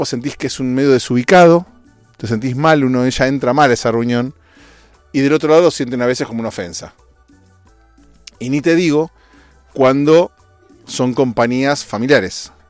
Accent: Argentina; Otro tópico es que ayer asumió en mi país de origen, Argentina, un nuevo presidente.

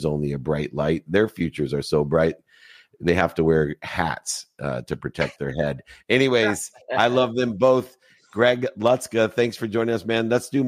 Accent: San Diego, California, United States; Well, the other thing I grew up in San Diego.

